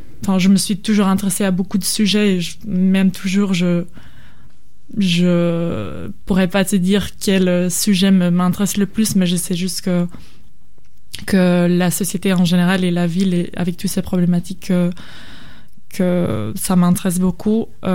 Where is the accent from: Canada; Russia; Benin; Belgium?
Belgium; first language Dutch; French is a second language; now in Marseille, France; parce que, comme vous l'entendez peut-être, je suis pas francophone, je suis néerlandophone de base. Je suis belge, mais néerlandophone.